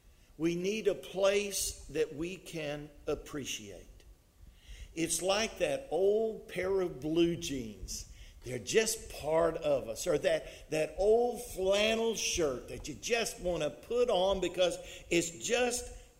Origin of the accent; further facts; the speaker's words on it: Port Lavaca, Texas, United States; I was born and raised in Port Lavaca. I was the prodigal that came home. I was born, in fact, in the hospital up here on Virginia Street, but it's been remodeled since then. I went to high school in this school building behind us.